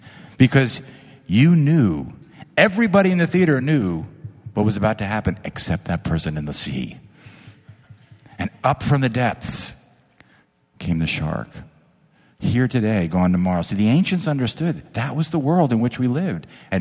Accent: New Jersey, United States; I mean, I grew up on the Jersey Shore, and I used to, do the body surfing thing

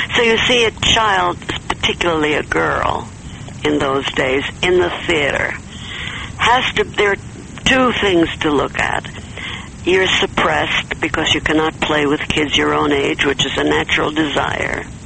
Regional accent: United States; I'm an American.

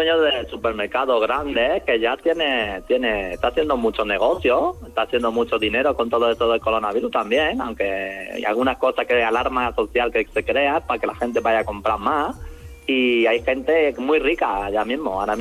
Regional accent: China; Esas son bromas que nos gustan a los chinos. Siempre de que chinos somos bajitos, los chinos somos bajitos.

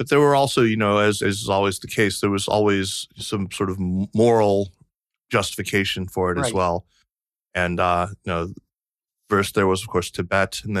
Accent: United States; it was just sort of assumed that I'm only saying that because I'm an American.

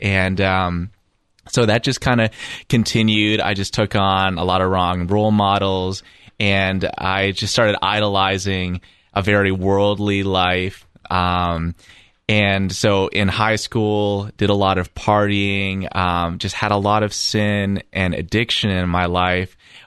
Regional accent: Toronto, Ontario, Canada; I grew up in Toronto, Ontario. I was baptized Catholic, but I grew up in a pretty nominally Catholic household.

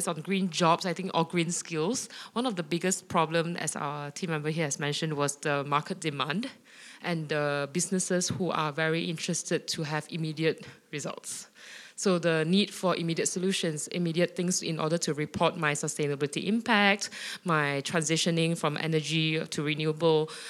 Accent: Malaysia; from Malaysia.

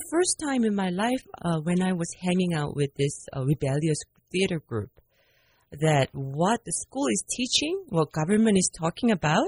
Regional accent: South Korea; I was born and raised in Korea, but didn't live in Seoul, not a city girl.

